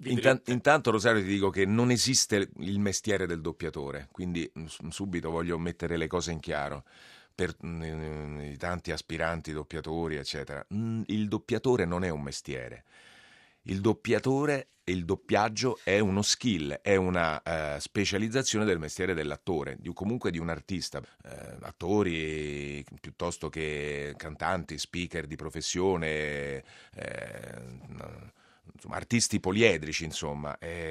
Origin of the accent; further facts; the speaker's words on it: Rome, Lazio, Italy; io romano, ma insomma mi era abbastanza familiare questo, sì, napoletano.